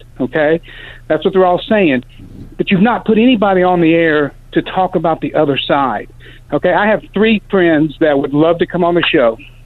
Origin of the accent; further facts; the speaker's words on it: Fulton, Alabama, United States; I'm from Fulton, Alabama.